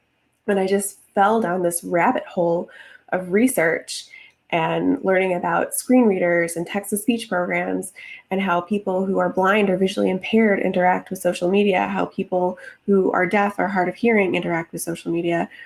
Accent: Chicago, Illinois, United States; so I'm actually from Chicago. I live and work in Florida now, but I'm from Chicago.

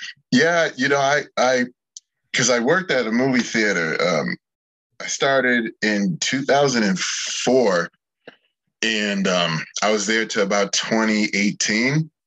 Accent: Massachusetts, United States; I'm from New England, Massachusetts, specifically.

